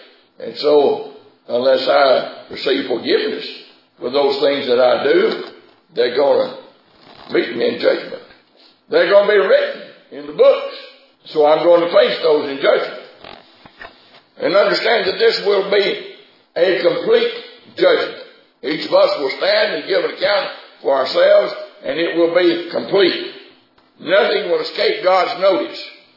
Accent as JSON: {"language": "English", "region": "Mississippi", "country": "United States", "said": "The reason I'm from Mississippi instead of Tennessee is because of that."}